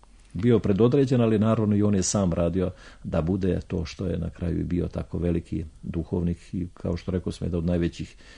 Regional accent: Serbia; upravo na Drini, to je inače moj rodni kraj

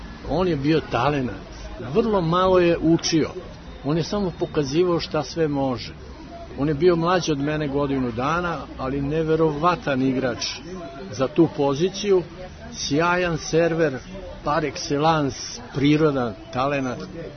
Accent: Belgrade, Serbia; I on kaže, po naglasku, vi ste iz Beograda. Ja kažem, jeste, ja sam iz Beograda. Pa kaže, vi ste Srbin. Ja kažem, jeste, ja sam Srbin.

